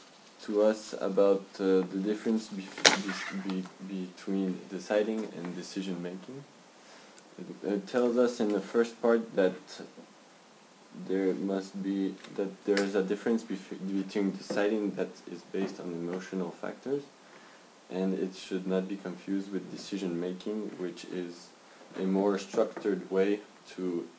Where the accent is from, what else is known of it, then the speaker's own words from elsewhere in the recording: Belgium; English is a second language; I am 20 years old. I am from Belgium. I am actually studying to become a commercial pilot here in Belgium at BFS.